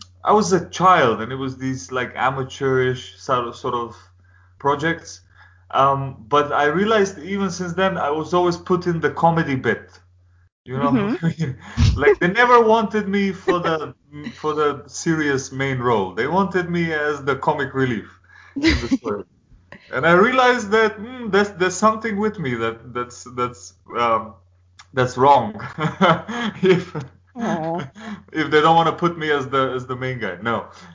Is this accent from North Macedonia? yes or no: yes; Kumanovo, Northeastern, North Macedonia; English is a second language; And it was in my hometown of Kumanovo, which is very close to the Serbian border, this town.